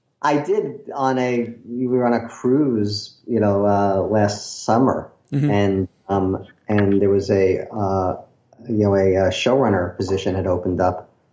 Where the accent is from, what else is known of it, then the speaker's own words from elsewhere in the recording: Brooklyn, New York, United States; accent: Brooklyn; my Brooklyn accent is behaving itself well at the moment.